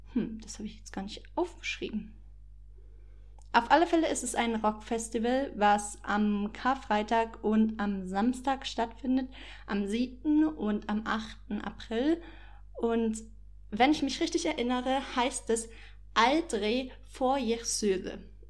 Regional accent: Germany; weil es ist für mich, muss ich sagen, persönlich als Deutsche sehr schwer zu betonen

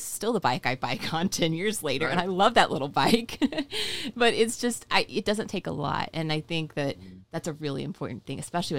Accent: East Coast, United States; It's pretty, and we're from the East Coast, so it's like, you know, 2-hour flight from us.

